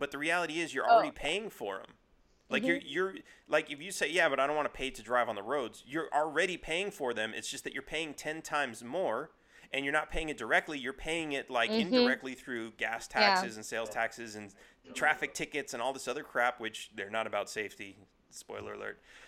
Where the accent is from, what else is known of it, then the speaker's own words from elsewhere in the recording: California, United States; moved away; But I grew up in California where pretty much everything was Democrat. And so now I'm reading these books and I'm like, I left California for a reason.